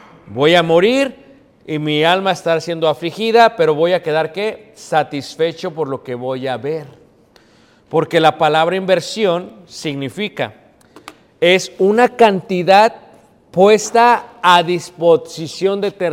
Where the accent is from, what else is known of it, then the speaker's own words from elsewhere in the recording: Mexico; moved away; Pero me gustaban tanto, hermanos, que coleccioné más de 120. Hasta que me vine de México y quién sabe qué les pasó.